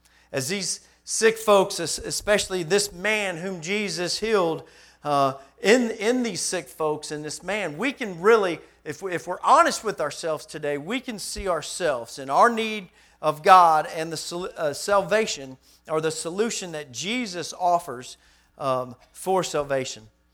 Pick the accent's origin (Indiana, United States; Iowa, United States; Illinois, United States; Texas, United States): Indiana, United States; South Bend; now in Little Rock, United States; when I was a boy growing up in South Bend, go Irish, and then I actually moved to Little Rock, Arkansas, and moved and started living with my mother.